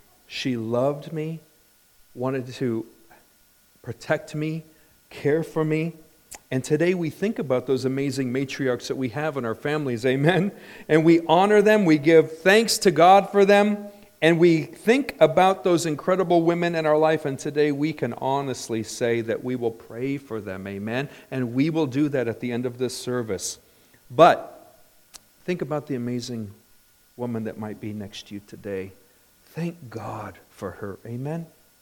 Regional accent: Redlands, California, United States; I can remember where I grew up in Redlands, California.

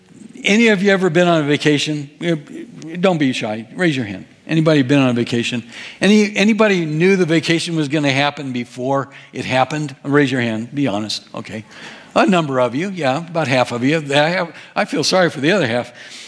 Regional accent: Illinois, United States; We were either going to Mississippi or we were going to Colorado, those two places. And we grew up in Illinois.

